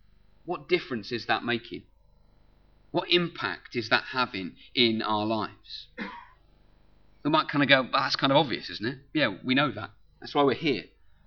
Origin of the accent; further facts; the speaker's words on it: United Kingdom; Maybe it's because we're British